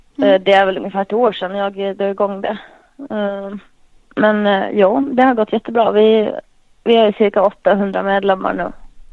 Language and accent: Swedish; Gotland, Sweden; Jag är vanlig gotlänning. 26 år gammal, bor på Gotland.